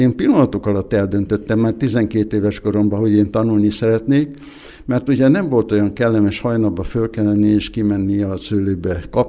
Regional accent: Pácin, Borsod-Abaúj-Zemplén, Hungary; Hát igen, én Pácink községbe születtem. Gyermekkorom, ifjúsági korom legszebb faluja és települése volt, különösen addig, amíg a nagyszüleim éltek.

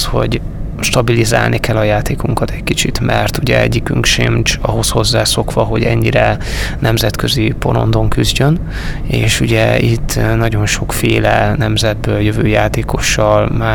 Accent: Borsod-Abaúj-Zemplén, Hungary; Én alapvetően ugye így borsodiként azt mondom

